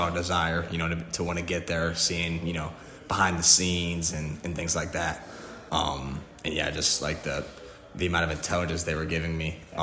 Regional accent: California, United States; now in Florida, United States; So I was born in California and, you know, started playing baseball when I was three. And, yeah, obviously being in California, the Dodgers were my team.

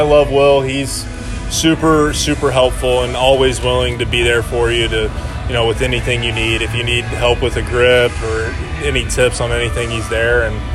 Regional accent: Texas, United States; I'm from Texas, so I'm used to the heat.

